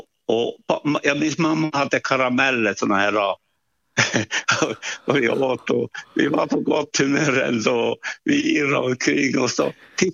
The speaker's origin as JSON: {"language": "Swedish", "town": "Tornio", "region": "Lapland", "country": "Finland", "tie": "born or raised there", "said": "för att jag är född i Torneå och vi bodde på en liten ö där utanför Torneå och vi hade jordbruk och det fanns skog där"}